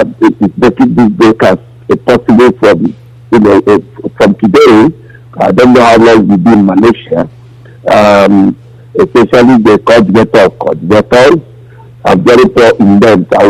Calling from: London, United Kingdom; I'm calling from London.

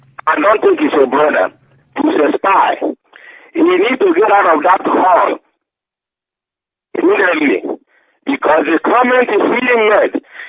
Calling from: United States; I'm calling from the United States of America.

